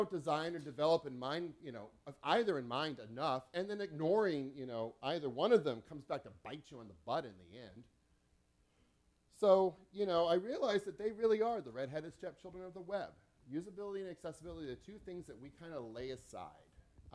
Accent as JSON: {"language": "English", "town": "Seattle", "region": "Washington", "country": "United States", "said": "I'm from Seattle, right? Okay. Seattle's a little liberal. I'm a little liberal. Seattle's very liberal."}